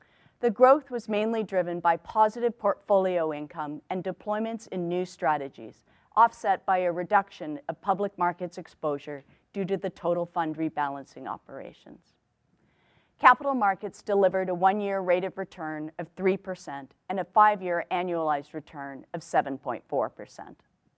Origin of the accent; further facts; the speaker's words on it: Canada; while I've worked in many places around the world, I was born and raised in Canada